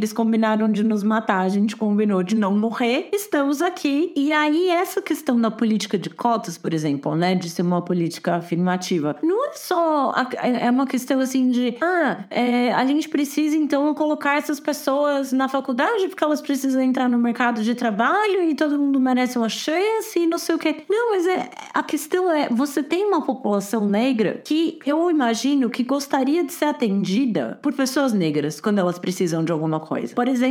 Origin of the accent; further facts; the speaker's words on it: Campinas, São Paulo, Brazil; Lá em Campinas, que é de onde eu sou